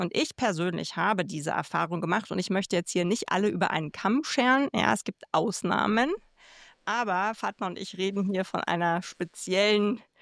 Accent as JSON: {"language": "German", "region": "Berlin", "country": "Germany", "tie": "born or raised there", "said": "Ich bin da reingeboren, für die, die mich nicht kennen, in Berlin, in die Gastronomie, direkt hinterm Tresen groß geworden"}